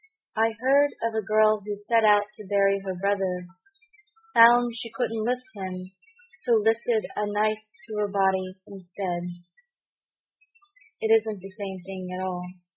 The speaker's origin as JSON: {"language": "English", "region": "Tennessee", "country": "United States", "said": "takes its title from a real body of water in my home state of Tennessee."}